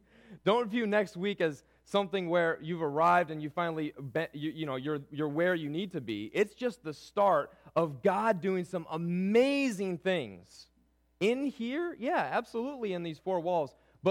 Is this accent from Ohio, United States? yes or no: yes; Cleveland, Ohio, United States; I grew up in Cleveland, Ohio, which means that we don't have a football team to cheer for